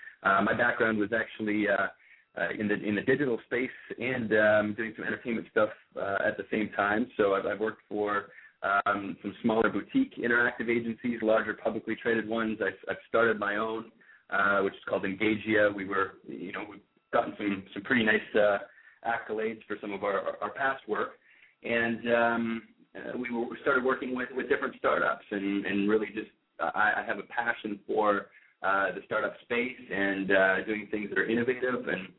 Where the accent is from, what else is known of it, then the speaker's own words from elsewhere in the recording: Canada; now in Los Angeles, United States; I'm actually from Canada, so...